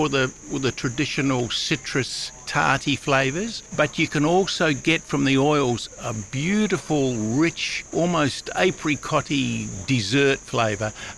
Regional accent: New Zealand; Oh, I grew up in New Zealand. My father was a horticulturalist. I'm the youngest of six

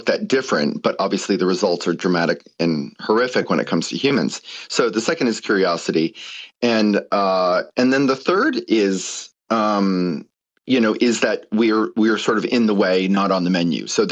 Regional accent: Australia; also born or lived in United States; I know I sound like this, but I'm Australian and American, and I've lived here 20 years. Coogee's my local beach.

